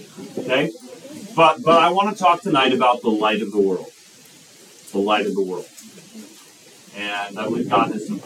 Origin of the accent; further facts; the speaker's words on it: Wisconsin, United States; okay, we're from Wisconsin, okay, so we get snow.